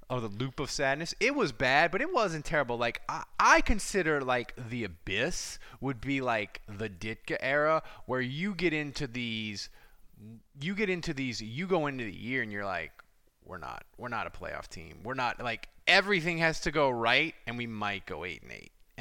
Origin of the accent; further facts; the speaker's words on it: New Orleans, Louisiana, United States; I'm from New Orleans, man. Liquor is the number one item.